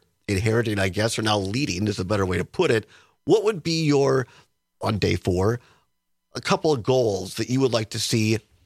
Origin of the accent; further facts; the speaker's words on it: Richland Center, Wisconsin, United States; I grew up in Richland Center and WRCO.